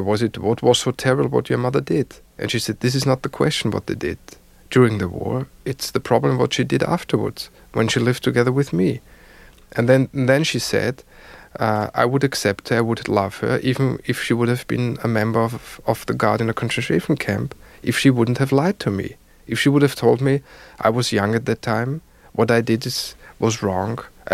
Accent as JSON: {"language": "English", "region": "Vienna", "country": "Austria", "also_born_or_lived": "Berlin / New York", "second_language": "English", "said": "Yeah, I left Vienna in 1980. I was 4 years in Berlin, 1 year in New York. So altogether, I was away from Vienna for 7 years."}